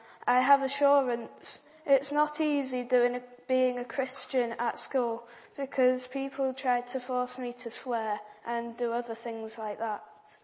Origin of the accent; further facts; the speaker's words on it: Peterborough, East of England, United Kingdom; born there; I was born in Peterborough in England.